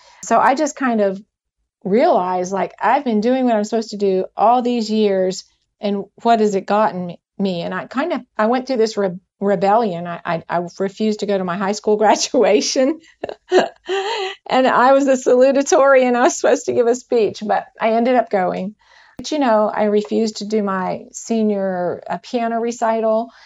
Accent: Huntington, West Virginia, United States; born there; also born or lived in Dallas, Texas; Well, originally I was born in Huntington, West Virginia, but I've spent the last 39 years in the Dallas, Texas area, and then just recently moved to Ohio with my youngest son.

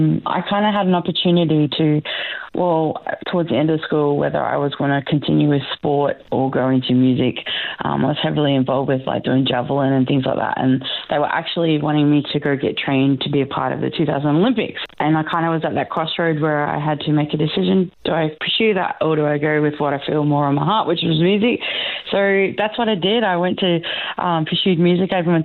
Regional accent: Warwick, Queensland, Australia; also born or lived in Mount Isa / Brisbane; I was born in Mount Isa, good old mining town Mount Isa. Wasn't there that long, 18 months old, we moved to Warwick and things like that.

